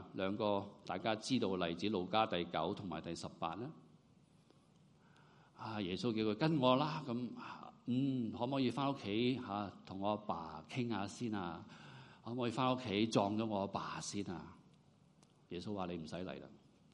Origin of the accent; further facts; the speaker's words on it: Guangdong, China; accent: Cantonese; 用我们广东话的语气